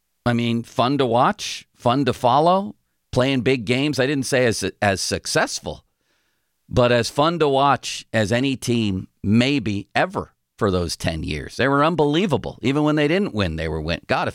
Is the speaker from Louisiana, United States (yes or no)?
no; Buffalo, New York, United States; And I'm from Buffalo. I don't know if you've heard that. We used to swim naked in the lake in weather like this.